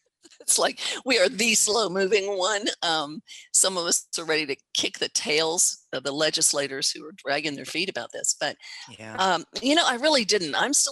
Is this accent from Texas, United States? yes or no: yes; Texas, United States; I'm a Texan, and I still live and work from Texas.